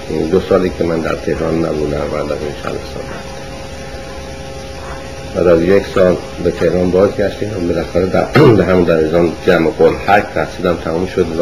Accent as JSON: {"language": "Persian", "region": "Kerman", "country": "Iran", "tie": "born or raised there", "also_born_or_lived": "Tehran", "lives_now": "United States", "said": "در تهران متولد شدن، ولی در دو ماه بعد به کرمان رفتم و دوران کودکی من تا سال 4 ابتدایی در کرمان بودم."}